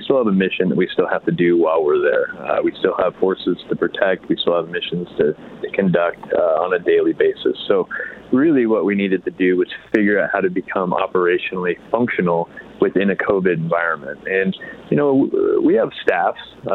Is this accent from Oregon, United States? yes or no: yes; Tigard, Oregon, United States; I'm a native Oregonian. I grew up in Tigard, Oregon.